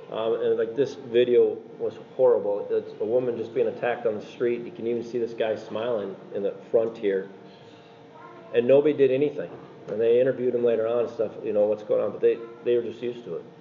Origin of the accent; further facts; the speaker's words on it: Spooner, Wisconsin, United States; I was born and raised in the Spooner Shell Lake area and raised in a godly home, part of Cornerstone Church in Spooner.